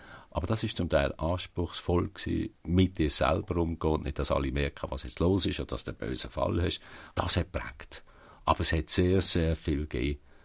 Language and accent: German; Basel-Landschaft, Switzerland; aber ich komme aus dem Oberbaselbiet.